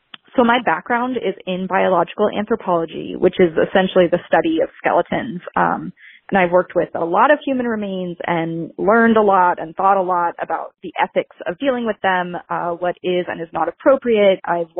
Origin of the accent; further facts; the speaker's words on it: Salem, Massachusetts, United States; So I'm from Salem, Massachusetts, a very spooky town.